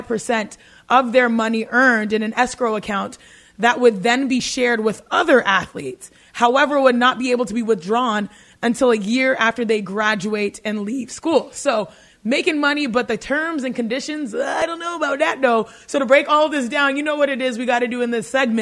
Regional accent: Houston, Texas, United States; I'm from the South, born and raised in Houston, Texas. How us in the South say athletes, not like athletes.

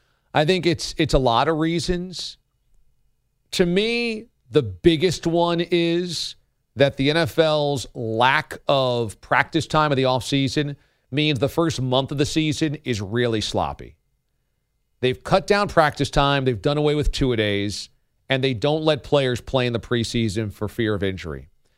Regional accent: Northeast, United States; I'm from the Northeast, and all these states are really close to one another.

